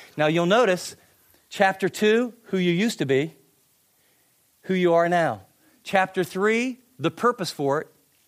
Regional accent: Ohio, United States; also born or lived in West Virginia; But I grew up in the Ohio and then lived for many years in West Virginia.

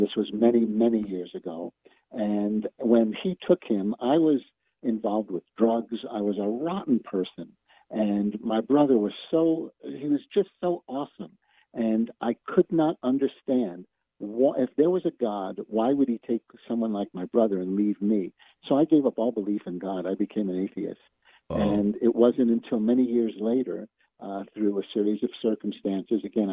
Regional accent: Brooklyn, New York, United States; born there; I was born in Brooklyn, New York.

